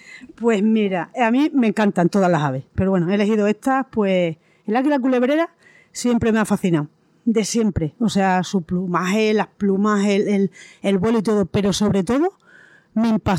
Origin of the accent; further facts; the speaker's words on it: Extremadura, Spain; es como la imagen que tengo cuando voy a mi pueblo en la vera